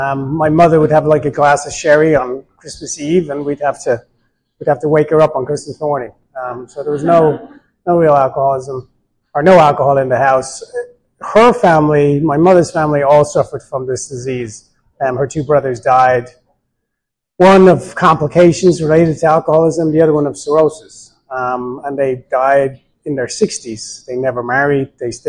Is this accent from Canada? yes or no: no; Dublin, Leinster, Ireland; now in Danville, United States; I'm Irish. I was born in Dublin, grew up in Dublin, in Ireland. Not the Dublin we have out here. I'm the youngest of four kids